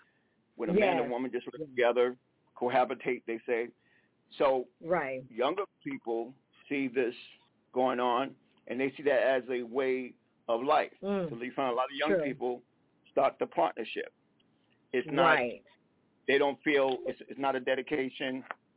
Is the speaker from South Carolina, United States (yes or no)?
yes; South Carolina, United States; I'm from South Carolina, and I don't know. I nearly can't speak English that good.